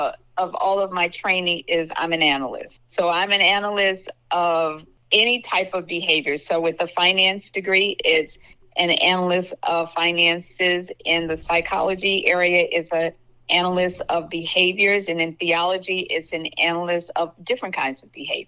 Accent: Chicago, Illinois, United States; moved away as an adult; now in Maryland, United States; Born and raised in Chicago, Illinois. Came to Maryland to work.

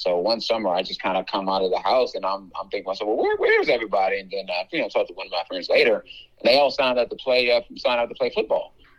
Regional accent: Accokeek, Maryland, United States; I'm a Prince George's County kid, grew up in Akakik. which is awesome.

